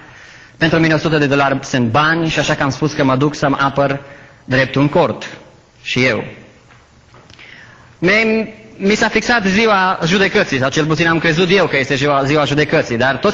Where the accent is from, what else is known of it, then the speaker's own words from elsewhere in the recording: Romania; Cei care am crescut în România, care am crescut măcar 20 de ani în România, cei care ați crescut la fel ca și mine